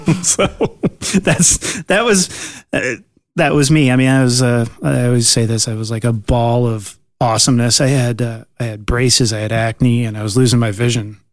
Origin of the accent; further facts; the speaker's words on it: Iowa, United States; And growing up in Iowa as a kid that was, you know, losing his sight, I grew up with the same expectations that my sisters had